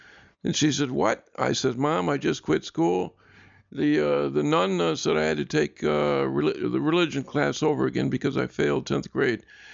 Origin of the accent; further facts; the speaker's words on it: Michigan, United States; I was pulling some stupid stunts in Michigan, in the area of my hometown.